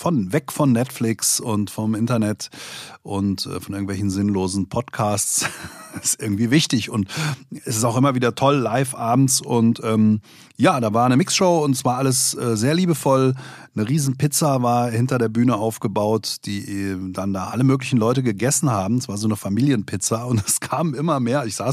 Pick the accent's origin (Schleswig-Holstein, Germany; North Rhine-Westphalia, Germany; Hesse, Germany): Hesse, Germany; bin Hesse, bin in Hessen unterwegs